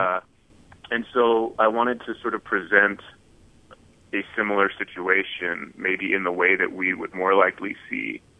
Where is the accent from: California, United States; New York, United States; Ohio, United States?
California, United States; Paramount; I was raised in Paramount. I'm proud of where I'm from. I loved it. Right. And it bordered the LA River along with Compton.